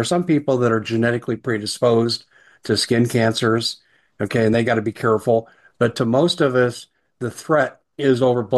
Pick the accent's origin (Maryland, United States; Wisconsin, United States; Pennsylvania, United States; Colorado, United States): Colorado, United States; I grew up in Colorado, and I loved Colorado when I grew up. I had a great childhood, early adulthood.